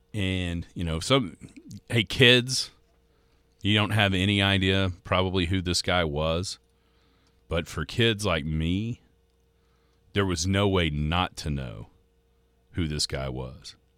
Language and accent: English; Oklahoma, United States; Dude was a superhero for kids growing up in Western Oklahoma like us.